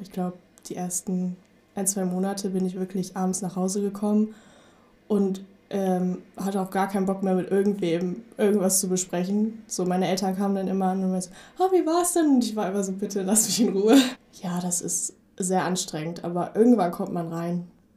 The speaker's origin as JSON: {"language": "German", "town": "Stadthagen", "region": "Lower Saxony", "country": "Germany", "said": "weil ich komme aus Stadthagen und ich fahre jeden Tag nach Hannover"}